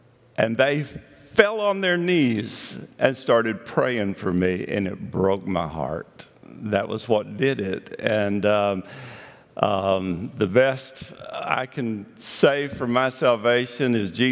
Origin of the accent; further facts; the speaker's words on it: Johnson City, Tennessee, United States; My wife is Patty. I grew up in Johnson City. I graduated from Science Hill High School in 1970.